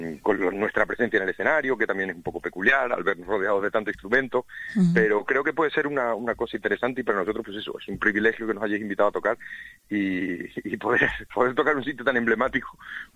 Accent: Extremadura, Spain; now in Salamanca, Spain; yo no soy de Salamanca, aunque vivo aquí desde hace muchos años, pero soy de Extremadura

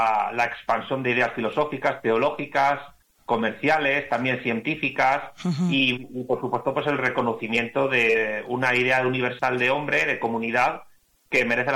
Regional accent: Madrid, Community of Madrid, Spain; now in Salamanca, Spain; llevo viviendo en Salamanca, yo soy de Madrid, pero llevo viviendo en Salamanca desde 2020 y no me quiero mover, estoy muy feliz aquí

